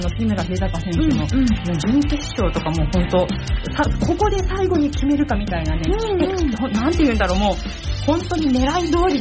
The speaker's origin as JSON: {"language": "Japanese", "town": "Kawasaki", "region": "Kanagawa", "country": "Japan", "tie": "born or raised there", "said": "川崎生まれ川崎育ち、自称夢見ヶ崎動物公園専属アイドル"}